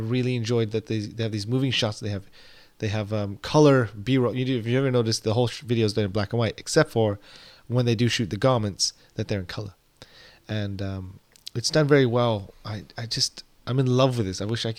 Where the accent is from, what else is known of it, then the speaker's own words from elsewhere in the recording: England, United Kingdom; It's English. I'm English.